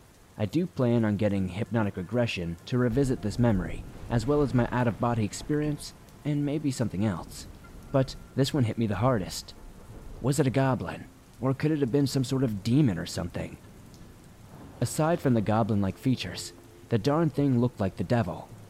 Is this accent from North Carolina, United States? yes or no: yes; North Carolina, United States; I am from North Carolina. I live in a small town right outside of the Charlotte area, and where I currently live, there's barely any paranormal activity.